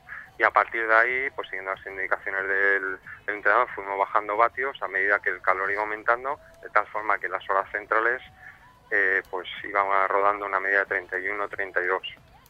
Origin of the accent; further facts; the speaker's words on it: Madrid, Community of Madrid, Spain; born there; mi familia, aunque yo nací en Madrid, toda mi familia es de Andalucía